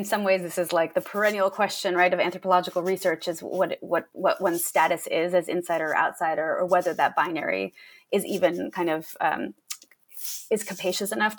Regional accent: United States; I grew up in the United States. I have the privileges of U.S. citizenship.

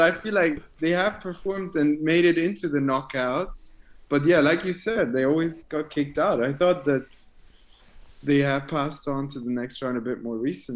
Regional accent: Schaffhausen, Switzerland; I'm 23 years old. I am from Switzerland. I'm from Schaffhausen, Switzerland. So let's say half an hour north of Zurich, half an hour, 45 minutes.

